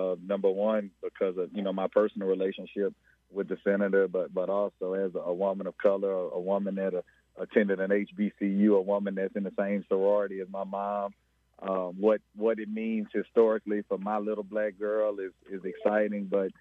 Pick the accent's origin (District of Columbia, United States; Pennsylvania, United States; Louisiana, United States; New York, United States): Louisiana, United States; Baton Rouge; You know, for me, I'm born and raised in Baton Rouge.